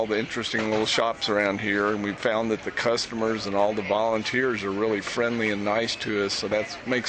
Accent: Ridge Manor, Florida, United States; I'm from Ridge Banner, Florida.

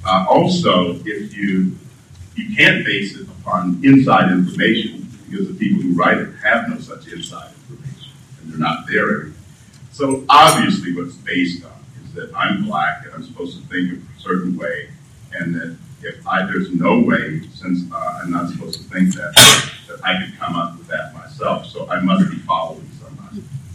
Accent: Savannah, Georgia, United States; moved away; I don't know where you're from originally, but I'm not from North Georgia. I'm not from Atlanta. I'm from Savannah. I left here, and I was trying when I stopped in Washington, D.C. in 1979. I was trying to get home.

